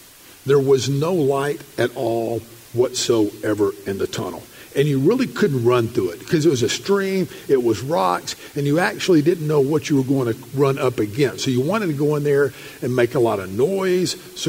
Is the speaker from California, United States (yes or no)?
no; Nashville, Tennessee, United States; I grew up in Nashville, and it just kind of ran along it